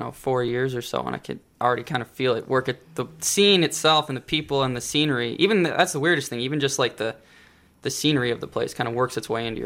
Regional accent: Shell Lake, Wisconsin, United States; Shell Lake. Go Lakers, man. Yeah, 1,200 people. It's I love that town, though. I do. I don't regret growing up in a small town one bit.

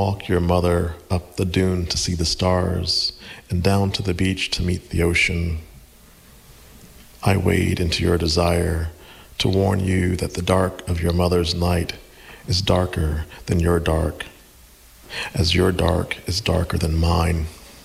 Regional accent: Georgia, United States; So, as we've established, I am from Georgia, from the South, and I until 1999, had never gone west of Birmingham, Alabama.

